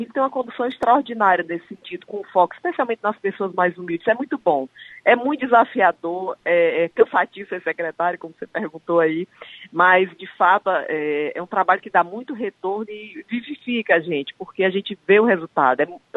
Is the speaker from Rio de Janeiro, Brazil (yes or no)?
no; Ceará, Brazil; Nós, como cearenses, precisamos ter muito orgulho do Ceará, né?